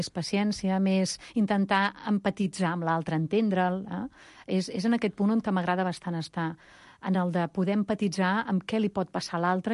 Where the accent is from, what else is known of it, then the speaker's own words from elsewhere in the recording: Campins, Catalonia, Spain; De Campins, sóc filla de Campins